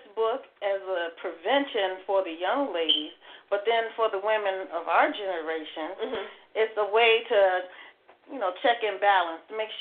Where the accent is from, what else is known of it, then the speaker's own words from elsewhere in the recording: Chicago, Illinois, United States; growing up in Chicago, being raised by a single father and my brother, and going to private school